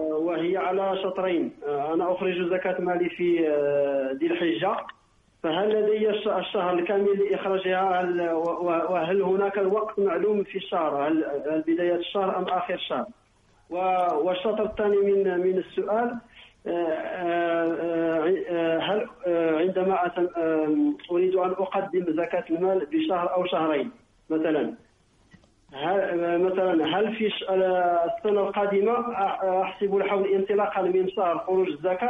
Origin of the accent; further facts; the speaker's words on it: Morocco; عندنا في المغرب عندما يموت الشخص الناس يقومون بإطعام إطعام الناس في اليوم التالي